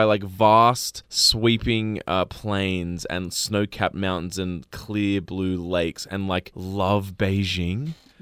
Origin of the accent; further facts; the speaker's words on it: Australia; You know, I always pay out Australia, but then whenever I come back from overseas, I'm just like... Not too shabby.